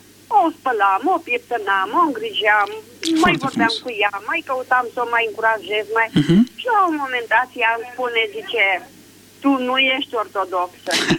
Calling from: Buzău, Buzău County, Romania; din Buzău.

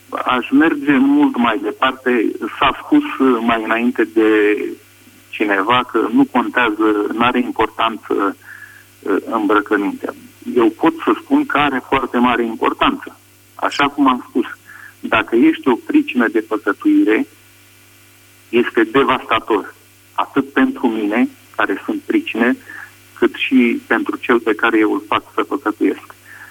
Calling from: France; vă sun din Franța.

